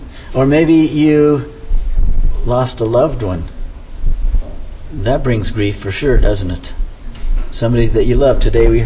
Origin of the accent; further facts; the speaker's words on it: Boulder, Colorado, United States; I grew up in Boulder. One time I was climbing the Flatirons